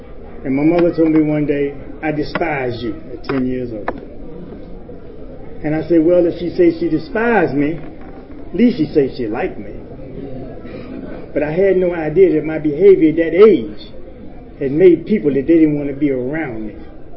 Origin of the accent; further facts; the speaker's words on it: Washington, District of Columbia, United States; I grew up in Washington, D.C. with behavior that was already, had already picked up.